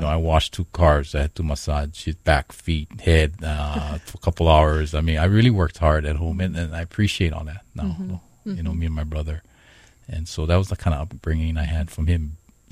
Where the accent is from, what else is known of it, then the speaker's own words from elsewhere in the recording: Honolulu, Hawaii, United States; So I grew up in Kalihi, Middle Street area. And it's a housing called Hawiki Housing, right on the top of the hill.